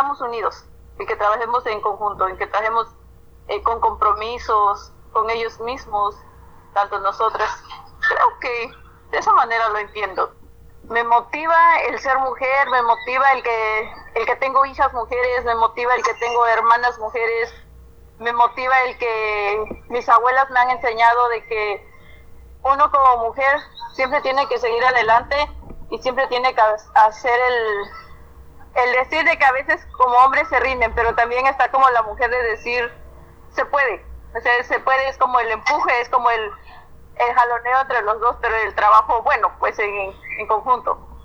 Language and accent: Spanish; Santa Cruz del Rincón, Guerrero, Mexico; soy de Santa Cruz del Rincón, municipio de María del Tepe Guerrero.